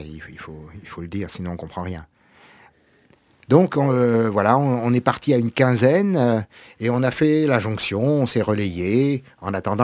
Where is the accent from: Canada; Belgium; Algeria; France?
France; Pour l'Algérie, j'étais français. J'étais impliqué en tant que français. Pour la Palestine, je suis impliqué en tant que juif.